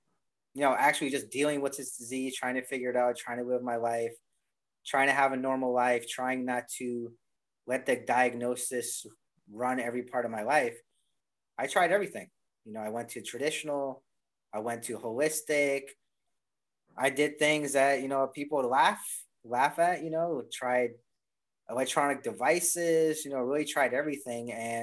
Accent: Calgary, Alberta, Canada; born there; I was born in Calgary, Alberta.

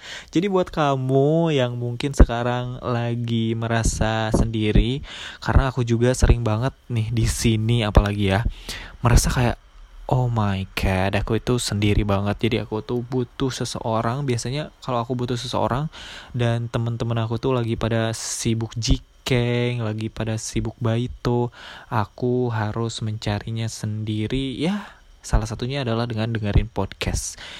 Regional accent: Bandung, West Java, Indonesia; also born or lived in Yogyakarta; now in Japan; Tapi aku yang dari pindahan dari Bandung ya, jadi aku tuh sekolah menengah atasnya di Bandung, yang terbiasa menggunakan bahasa Sunda.

